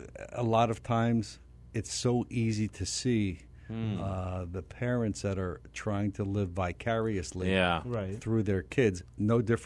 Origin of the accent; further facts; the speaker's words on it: Philadelphia, Pennsylvania, United States; But Philadelphia is also known. I mean, it's my hometown, but it's also known as the city that booed Santa Claus.